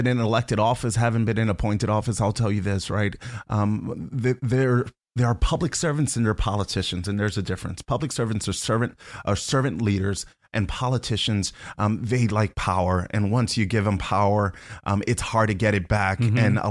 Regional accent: New Jersey, United States; Born and raised in Joyzy.

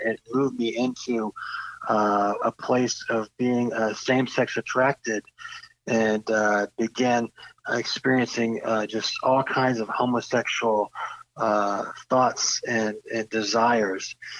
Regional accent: Daytona Beach, Florida, United States; also born or lived in Port Orange; Yeah, I grew up right down the road in Daytona Beach, Florida, and in a little town just south of Daytona Beach, Port Orange.

